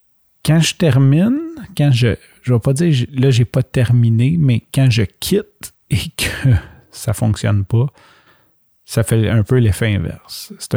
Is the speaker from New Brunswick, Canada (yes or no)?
no; Montreal, Quebec, Canada; moi, je m'en fous parce que j'ai été élevé à Montréal-Nord.